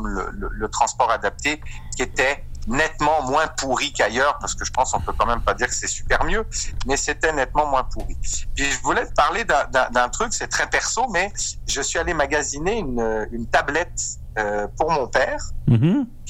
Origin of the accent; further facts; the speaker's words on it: Auvergne-Rhône-Alpes, France; quand on vient de mon coin, on est savoyard avant d'être français